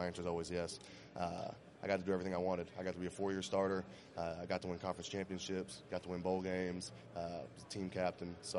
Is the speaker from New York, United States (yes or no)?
no; Florida, United States; You know, I'm from Florida. We don't really have seasons down there.